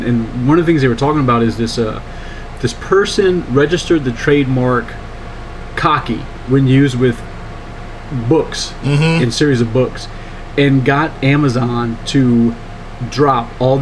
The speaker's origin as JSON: {"language": "English", "town": "New Orleans", "region": "Louisiana", "country": "United States", "said": "A young shooting victim in New Orleans, Louisiana, my home state."}